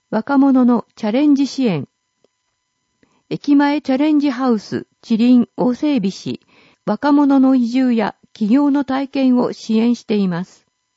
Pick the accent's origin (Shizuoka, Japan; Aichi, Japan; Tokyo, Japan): Shizuoka, Japan; Fujinomiya; 私は高校3年生まで富士宮で育ち、富士宮が大好きです。